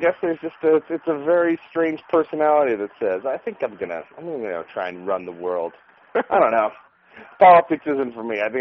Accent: West Orange, New Jersey, United States; now in Astoria, United States; And I'm from West Orange, and now I moved out to the Astoria.

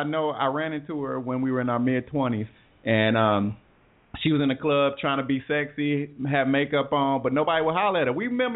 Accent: Cincinnati, Ohio, United States; I want to go back to my hometown, man. There was an unfortunate incident that happened a few weeks ago where a University of Cincinnati cop killed an unarmed gentleman

